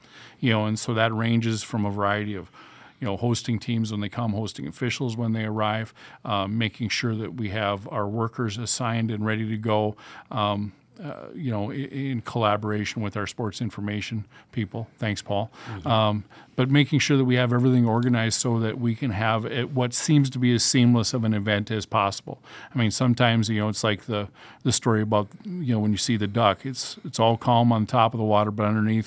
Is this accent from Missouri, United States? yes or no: no; Ada, Minnesota, United States; also born or lived in Aberdeen, South Dakota; Sure. I grew up in Ada, born in Aberdeen, South Dakota, but grew up in Ada, Minnesota.